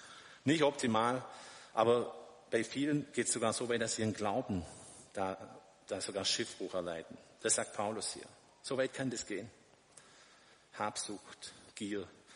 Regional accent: Germany; Wir lieben ja die Sicherheit, wir sind Deutsche, gell? Ich auch, also ich predige auch zu mir selber, gell?

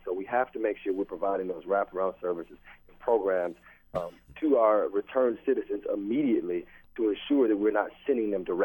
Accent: Chicago, Illinois, United States; I'm originally from Chicago, which is a city that has led the country in violence for several years now

